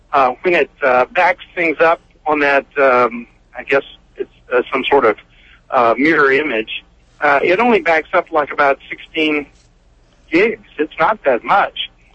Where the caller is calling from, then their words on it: Nacogdoches, Texas, United States; Listen, I'm a country doctor. I'm calling out from Nacogdoches, Texas.